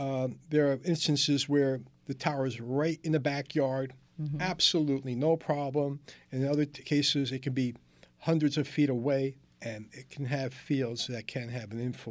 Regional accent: Salzburg, Austria; I come from Salzburg, Austria, which is going to be relevant later on in our discussion.

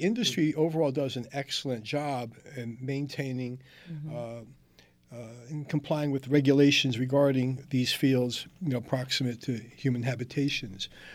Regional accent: Salzburg, Austria; I come from Salzburg, Austria, which is going to be relevant later on in our discussion.

